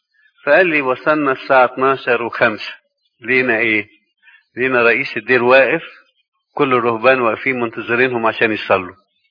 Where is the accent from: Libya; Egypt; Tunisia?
Egypt; كمصريين او كشرقيين بالذات الميدل ايست